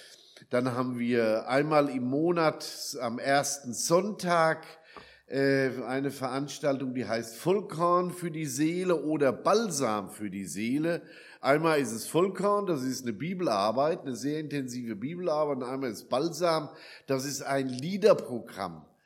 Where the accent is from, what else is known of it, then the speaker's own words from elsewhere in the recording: Niedermittlau, Hesse, Germany; Und ich stamme aus Niedermittlau, das ist da bei Gelnhausen.